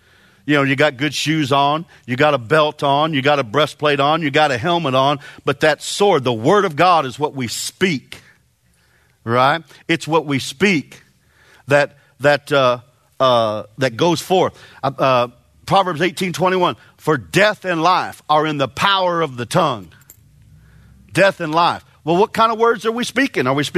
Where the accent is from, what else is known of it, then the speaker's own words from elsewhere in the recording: Illinois, United States; Now, David and I here, we're from Illinois. Now, that's not much of a claim, you know, with some of the things that go on there.